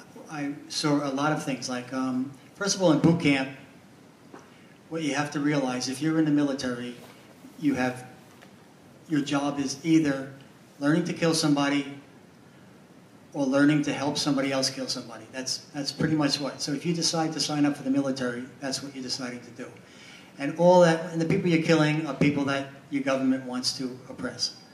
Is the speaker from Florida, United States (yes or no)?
no; New York, United States; Basically, I grew up on Long Island, and I was a very naive kid